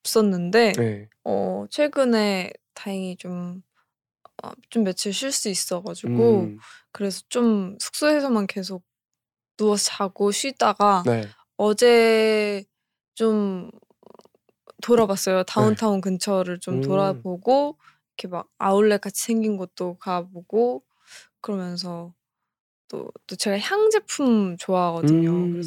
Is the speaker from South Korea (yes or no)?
yes; South Korea; 저는 한국에서 온 싱어송라이터